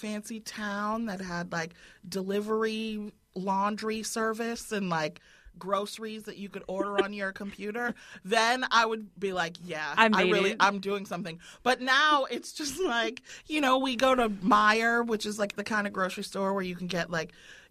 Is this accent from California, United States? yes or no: no; Evanston, Illinois, United States; Now I say I'm from Evanston.